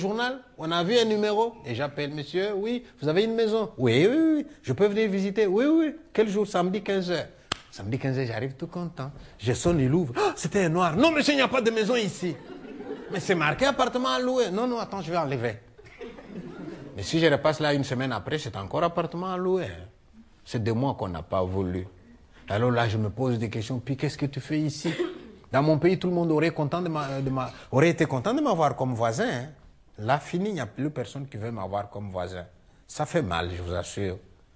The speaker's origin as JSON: {"language": "French", "country": "DR Congo", "said": "Je viens du Congo belge, tiens."}